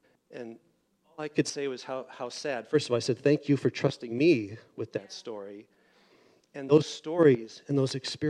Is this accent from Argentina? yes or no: no; Seattle, Washington, United States; And he said, "Yeah, you're from Seattle." "Yeah, I'm from Seattle."